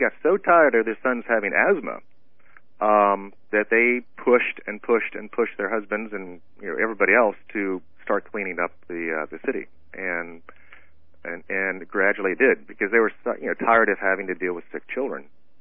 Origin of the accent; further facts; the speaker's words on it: United States; being the American tourist in my own country